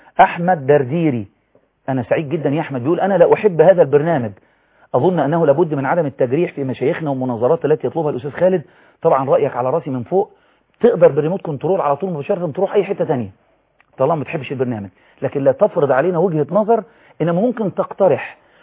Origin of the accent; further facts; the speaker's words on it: Abu Tesht, Qena Governorate, Egypt; وانا من الصعيد ابو تشت وانا والطود